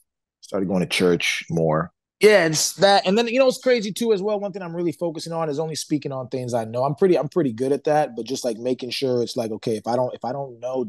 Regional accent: Mississippi, United States; also born or lived in St. John's, Canada / Kansas; My dad, when I was growing up, he worked in Mississippi. So I was in Mississippi. I was born in St. John's, Newfoundland, which is like a rock. So I'm used to like small town places.

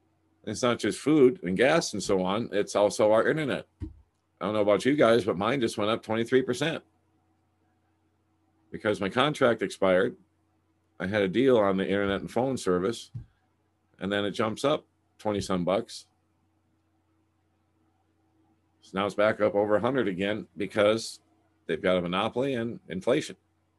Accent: Fargo, North Dakota, United States; I looked at my hometown of Fargo, North Dakota, and it's covered in smoke.

